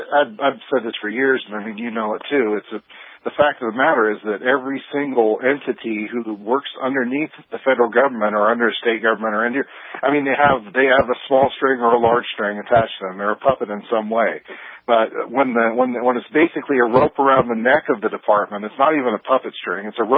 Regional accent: California, United States; now in Wyoming, United States; But I'm from California. I'm living in Wyoming now.

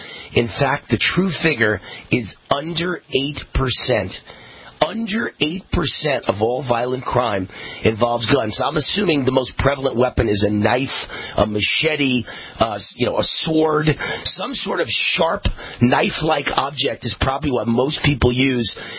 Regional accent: New York, United States; also born or lived in California; now in Nevada, United States; My personal issue is that I came to Nevada from California and originally from New York because I wanted the 0% state income tax

